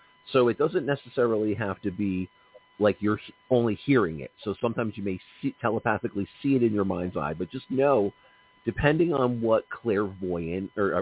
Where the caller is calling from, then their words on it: New Jersey, United States; I'm calling from New Jersey. New Jersey's got Atlantic City casinos.